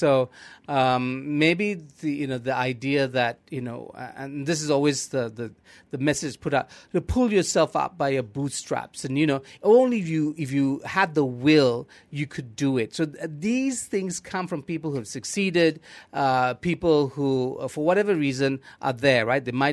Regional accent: Singapore; I grew up in Singapore and, you know, and here as well

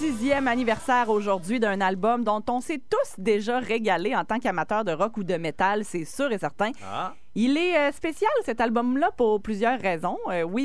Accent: Quebec City, Quebec, Canada

